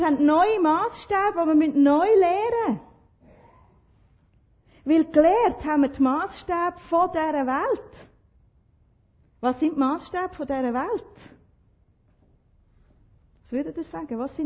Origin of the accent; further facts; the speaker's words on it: Switzerland; Das wissen wir als Schweizer langsam, oder?